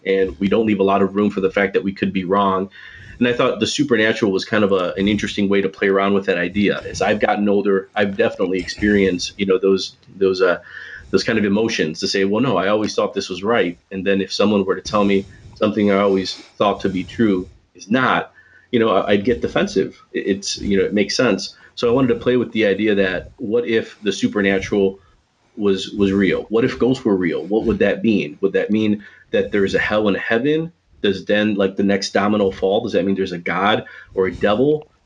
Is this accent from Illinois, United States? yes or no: yes; Chicago, Illinois, United States; I grew up watching Svengoolie. I grew up in Chicago